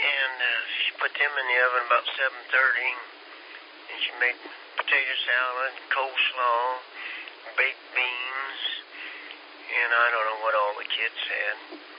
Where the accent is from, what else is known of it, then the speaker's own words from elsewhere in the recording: Kansas, United States; Now, I'm from Kansas, and I've seen higher